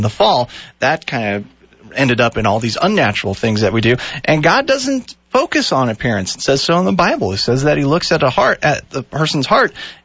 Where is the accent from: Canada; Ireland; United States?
Canada; born there; A, I was born in Canada, and B, my